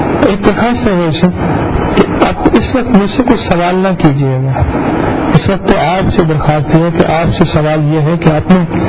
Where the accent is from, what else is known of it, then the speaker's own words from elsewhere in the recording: Lahore, Punjab, Pakistan; لاہور سے ہوں.